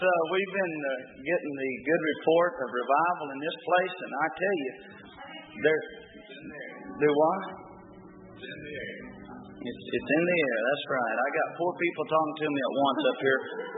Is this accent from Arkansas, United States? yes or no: yes; Arkansas, United States; And, of course, I grew up in Arkansas. And I went to St. Louis. They talked different up there than we do here.